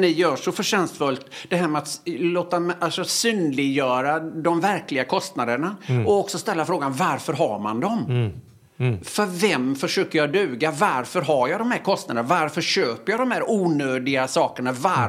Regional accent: Öckerö, Västra Götaland County, Sweden; Jag gick i obsklass hemma på Öckre.

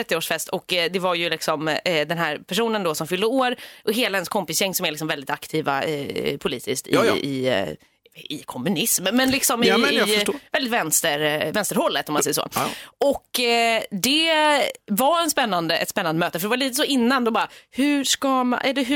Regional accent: Stockholm, Stockholm County, Sweden; Men här kommer jag, innerstadskid från Stockholm.

